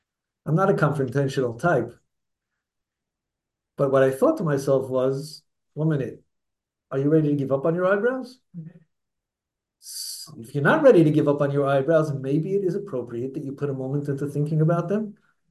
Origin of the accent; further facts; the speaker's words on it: Brooklyn, New York, United States; And someone said to me, oh, where are you from? Brooklyn, Flatbush. So I went to Rav Avigdor Miller's shul, grew up in his shul.